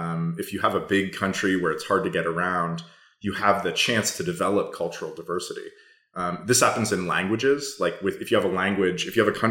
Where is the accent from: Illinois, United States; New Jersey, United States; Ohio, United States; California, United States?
California, United States; when I meet people who know I'm from California, I talk to people about the difference between California and other places